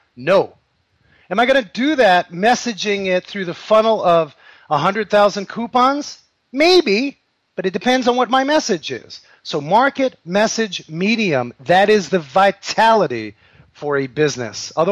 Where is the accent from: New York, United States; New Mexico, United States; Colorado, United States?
New York, United States; New York City; I grew up in New York City in Harlem in a drug-infested heroin neighborhood